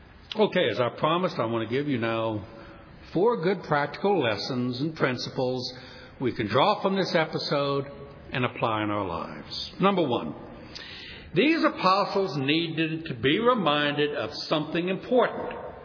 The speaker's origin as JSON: {"language": "English", "town": "New Orleans", "region": "Louisiana", "country": "United States", "said": "I'm from New Orleans and we got a little boat and went out there"}